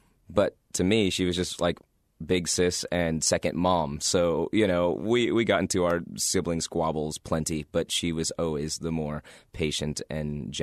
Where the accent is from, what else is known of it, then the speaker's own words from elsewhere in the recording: Garden City, Kansas, United States; I'll always forever be indebted to the folks I grew up around in Garden City, Kansas, because they shaped who I am